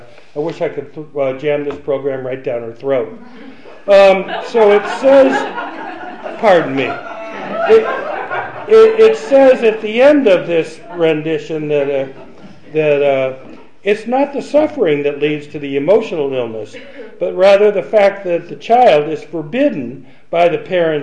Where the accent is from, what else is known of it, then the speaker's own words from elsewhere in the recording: Cleveland, Ohio, United States; you've had a glimpse of how I was raised back in Cleveland, Ohio